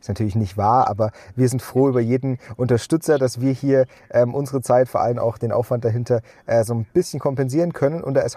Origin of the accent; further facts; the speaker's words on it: Thuringia, Germany; So, das war früher aus Thüringen, aus meiner Heimat, war es halt einfacher.